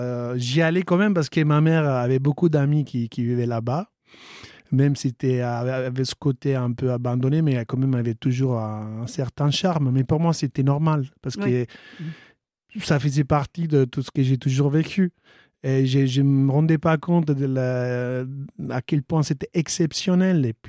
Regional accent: Matera, Basilicata, Italy; moved away as an adult; moi, j'ai vécu à Matera jusqu'à l'âge de 18 ans. Ville tranquille, sereine, avec plein d'histoires.

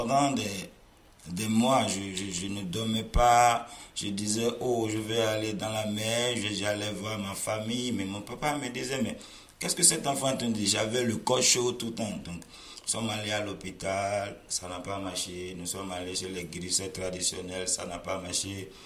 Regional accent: Benin; Chez nous, au Bénin, quand tu viens...

